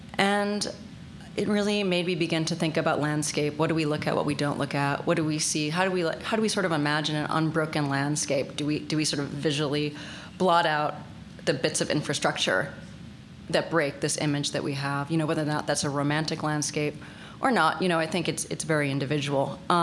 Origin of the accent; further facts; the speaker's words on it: Chicago, Illinois, United States; moved away as an adult; now in California, United States; I'm originally from Chicago. I studied art as an undergraduate.